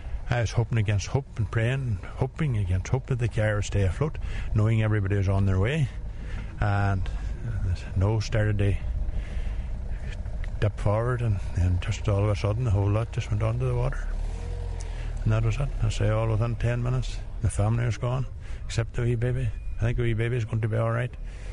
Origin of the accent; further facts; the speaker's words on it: Buncrana, Ulster, Ireland; I'm from Buncrana. I live about a quarter of a mile away.